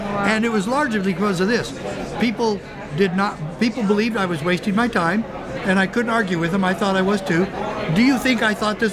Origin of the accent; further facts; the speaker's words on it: Arizona, United States; First of all I ever wanted to be was a cop and sheriff in my hometown. And I actually got that. And I didn't want to leave when I left. I lost my third election. But I was the sheriff of Graham County, Arizona.